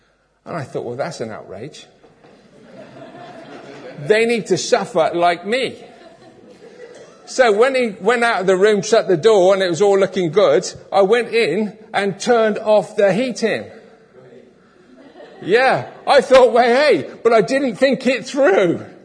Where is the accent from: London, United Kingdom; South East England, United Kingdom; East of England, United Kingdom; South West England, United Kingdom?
South West England, United Kingdom; Minehead; because I used to live in Minehead, we grew up in Minehead